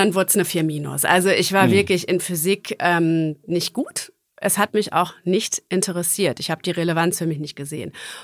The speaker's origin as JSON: {"language": "German", "town": "Gütersloh", "region": "North Rhine-Westphalia", "country": "Germany", "said": "Ich komme aus Gütersloh. Gütersloh ist eine reiche Stadt. Bertelsmann sitzt da, Miele sitzt da."}